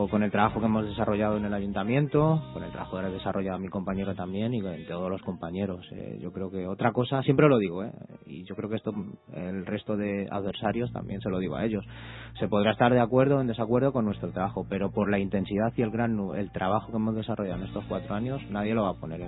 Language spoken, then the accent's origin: Spanish; Leganés, Community of Madrid, Spain; now in Pinto, Spain; cuando yo vivía en Leganés, o nací en Leganés, cuando me vine a vivir a Pinto.